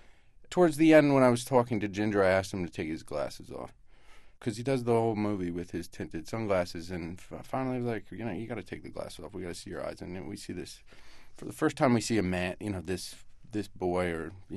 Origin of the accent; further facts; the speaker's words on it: Washington, District of Columbia, United States; look, I'm from Washington, D.C., the most rhythmical city in the United States of America.